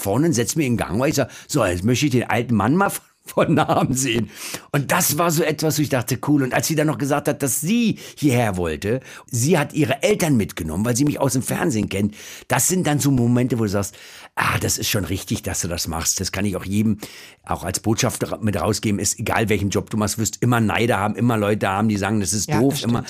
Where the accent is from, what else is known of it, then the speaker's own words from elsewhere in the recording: Stuttgart, Baden-Württemberg, Germany; das ist für mich auch als Stuttgarter uninteressant. Mich interessiert nicht, was in Köln abläuft, wenn ich in Stuttgart lebe.